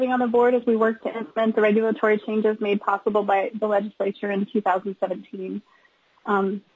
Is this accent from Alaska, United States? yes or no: yes; Sitka, Alaska, United States; I'm originally from Sitka, a 1990 Sitka High School graduate.